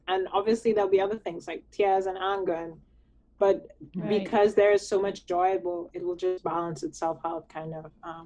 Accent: St. Lucia; I'm from St. Lucia

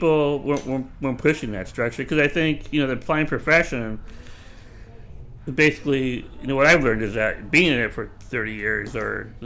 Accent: Los Angeles, California, United States; So if you're like me, growing up in East LA with very DIY, there is no perfection.

